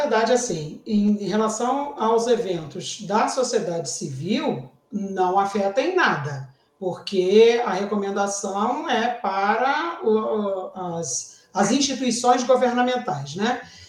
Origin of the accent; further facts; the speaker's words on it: Brazil; E isso nós somos brasileiros, não estamos na Alemanha, né?